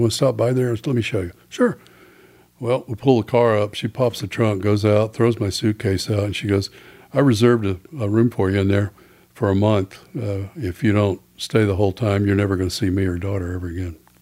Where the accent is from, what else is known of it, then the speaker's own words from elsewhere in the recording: Fort Worth, Texas, United States; here I am 14 years old in a guitar playing a rock band growing up in Fort Worth.